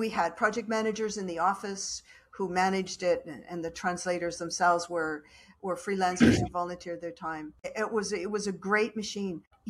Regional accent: Canada; And I'm lucky that I'm Canadian

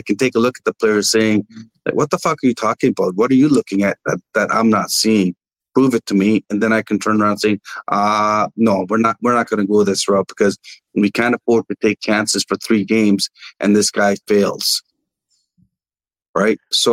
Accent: Punjab, India; Listen, I'm Punjabi. I'm Indian, right? We always want a deal.

